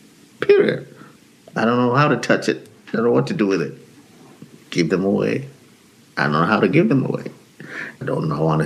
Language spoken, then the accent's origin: English; Jamaica; I mean, I'm from Jamaica, where we used to have goats and stuff, but never anything like this.